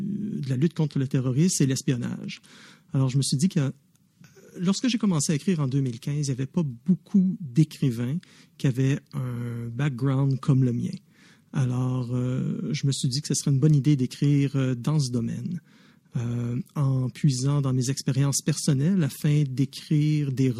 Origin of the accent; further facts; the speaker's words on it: Montreal, Quebec, Canada; born there; now in Ottawa, Canada; Je suis né à Montréal, mais j'habite maintenant à Ottawa.